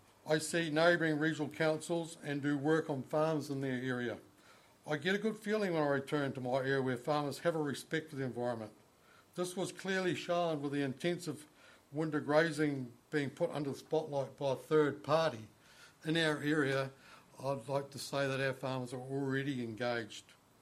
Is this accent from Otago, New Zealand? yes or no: yes; Otago, New Zealand; I'm proud to say that I come from Otago, where responsibility for the environment has been taken up by proactive landowners.